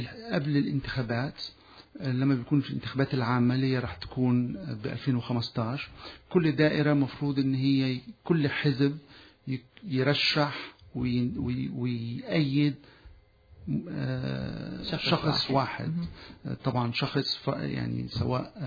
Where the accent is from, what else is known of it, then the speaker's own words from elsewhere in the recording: Egypt; لا صراحة أنا كبرت كبران في مصر